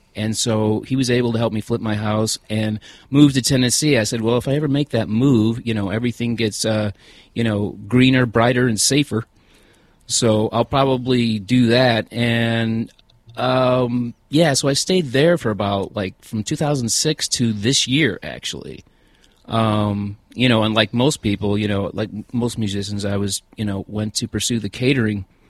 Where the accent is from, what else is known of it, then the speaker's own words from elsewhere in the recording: Liverpool, North West England, United Kingdom; born there; So I was born in England. In Liverpool. My dad's from England. My mom is from Detroit. And I'm like a biracial kid